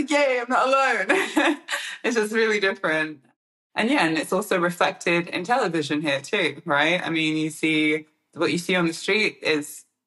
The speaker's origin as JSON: {"language": "English", "town": "Stockholm", "region": "Stockholm County", "country": "Sweden", "tie": "born or raised there", "second_language": "English", "said": "going from being like growing up in Stockholm, Sweden, where we're a bit more in touch with nature. Yes, it's a city, but also like, there's a lot of nature around too."}